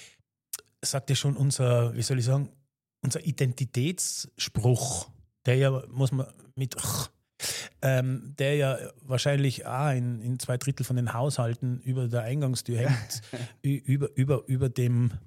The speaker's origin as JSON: {"language": "German", "region": "Tyrol", "country": "Austria", "said": "meine Erfahrungen als Tiroler in der großen, weiten Welt"}